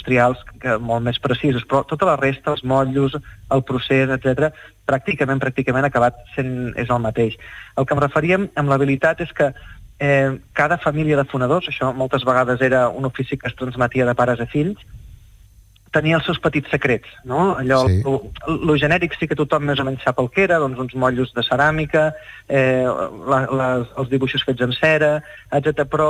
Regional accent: Tarragona, Catalonia, Spain; now in Montblanc, Spain; jo soc de Tarragona, però actualment visc a Montblanc

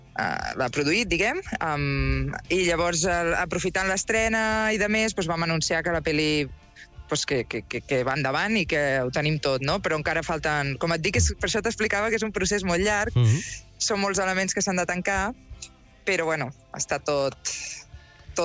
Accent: Mataró, Catalonia, Spain; Només a un, a Mataró, però jo sóc de Mataró

